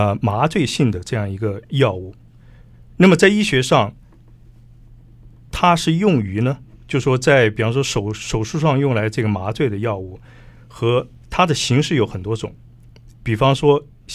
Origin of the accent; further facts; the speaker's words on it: China; now in Canada; 那么我们中国人经常讲，就是说毒品之所以毒品，它就是一个毒害人的一个物质。